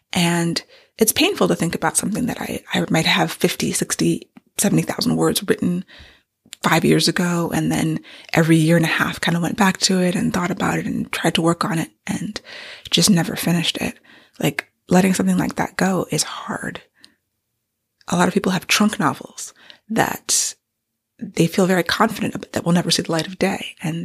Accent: United States; I'm American. I'm nothing else. Like, grew up here. I don't have any immigrants in my family. I'm just from here.

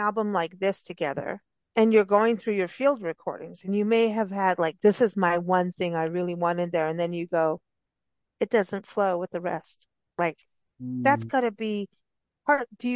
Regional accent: South Africa; growing up in South Africa

